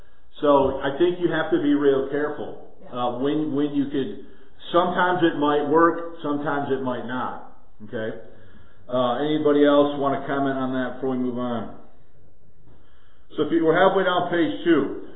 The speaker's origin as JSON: {"language": "English", "town": "Chicago", "region": "Illinois", "country": "United States", "said": "So I'm from Chicago, but I'm not currently of Chicago."}